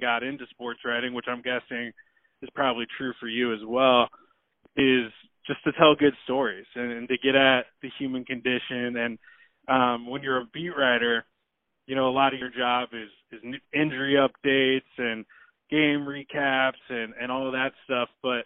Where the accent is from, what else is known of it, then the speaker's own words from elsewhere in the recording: Portland, Oregon, United States; I'm from Portland.